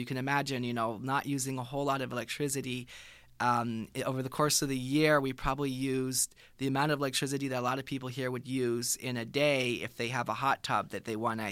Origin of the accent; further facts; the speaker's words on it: Cameroon; So I grew up in a small village, about 500 people, where everybody knew everybody and everybody knew everybody's business.